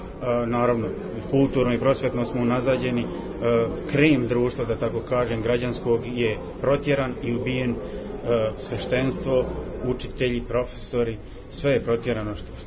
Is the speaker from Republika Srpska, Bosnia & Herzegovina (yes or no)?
yes; Gradiška, Republika Srpska, Bosnia & Herzegovina; Mi smo iz Gradiške bili predmet stradanja, da tako kažem, u Drugom svjetskom ratu